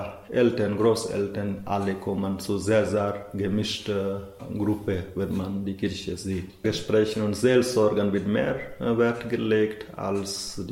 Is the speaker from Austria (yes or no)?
no; Chhattisgarh, India; first language Hindi; German is a second language; now in Bremen, Germany; Ich komme aus Mittelostindien. Das Bundesland heißt so Chhattisgarh. Und ungefähr 30 Millionen Einwohner sind.